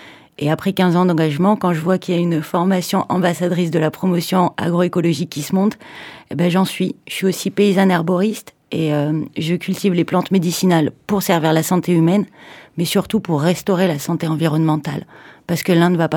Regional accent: Nouvelle-Aquitaine, France; je viens de Dordogne.

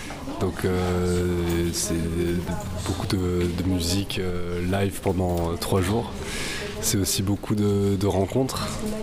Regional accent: Montpellier, Occitanie, France; je viens de Montpellier

